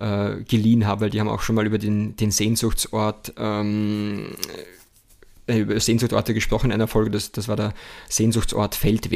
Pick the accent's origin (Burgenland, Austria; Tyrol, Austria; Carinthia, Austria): Burgenland, Austria; Walbersdorf; weil er eben aus Mattersburg ist, beziehungsweise Walbersdorf ist, also meiner Heimatgemeinde